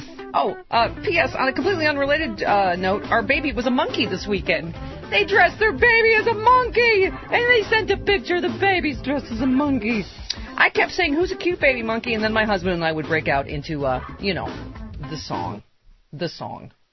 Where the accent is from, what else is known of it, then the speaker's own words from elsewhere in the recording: Buffalo, New York, United States; All the Boston is up next, then Buffalo, my hometown.